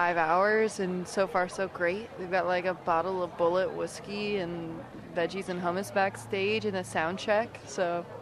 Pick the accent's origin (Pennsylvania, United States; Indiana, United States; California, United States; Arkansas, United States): Indiana, United States; Lafayette; The Spot is a really great place in Lafayette, my hometown, to play.